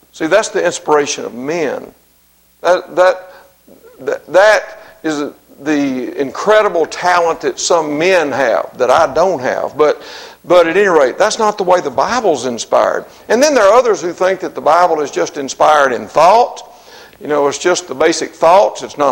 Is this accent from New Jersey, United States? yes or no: no; Mississippi, United States; And even though I'm from Mississippi, I really appreciate Shakespeare